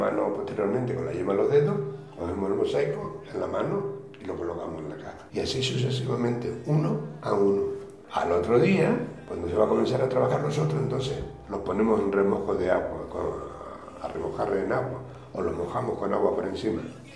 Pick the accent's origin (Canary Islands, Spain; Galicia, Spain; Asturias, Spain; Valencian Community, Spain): Canary Islands, Spain; Tazacorte; con llamarme a mi teléfono a La Palma, Tachacorte, que es mi pueblo, allí estaré.